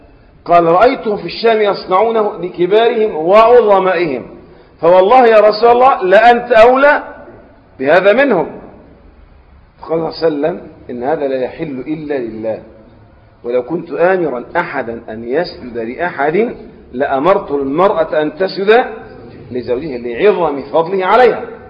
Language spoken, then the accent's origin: Arabic; Egypt; زي عندنا في مصر كل من حكم مصر اسمه ايه؟ فرعون.